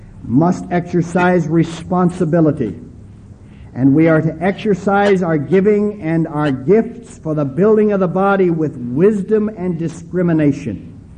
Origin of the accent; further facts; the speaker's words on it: Omaha, Nebraska, United States; Do you know the boys' town in Omaha, Nebraska? That's my hometown.